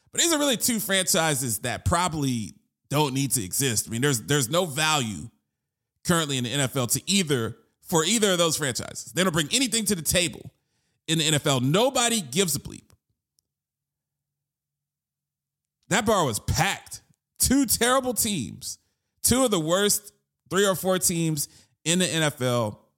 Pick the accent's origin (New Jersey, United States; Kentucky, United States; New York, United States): New Jersey, United States; Camden; born there; also born or lived in Baltimore; I was born in Camden. Camden is a third place that you don't bleep around. And then, of course, I spent some time living in West Baltimore as a kid.